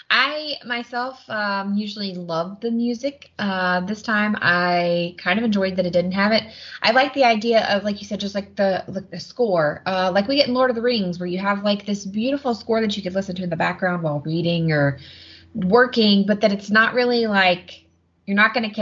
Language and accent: English; the South, United States; I'm from Southern America, so forgive me if it sounds weird.